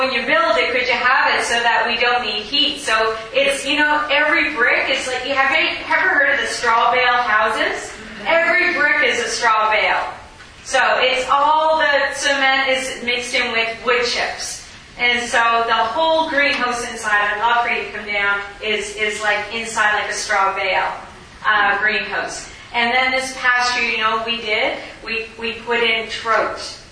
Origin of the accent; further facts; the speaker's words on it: Nova Scotia, Canada; I'm going to be 60 this year, growing up in Cape Breton, you had to work very hard. There wasn't a lot of time to have a childhood because there's a farm